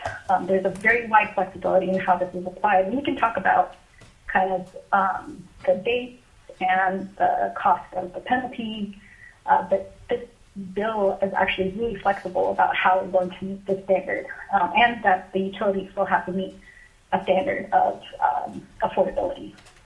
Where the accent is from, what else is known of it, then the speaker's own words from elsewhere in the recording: Palmer, Alaska, United States; I'm from Palmer, and I'm representing my business, Sunstone Electric.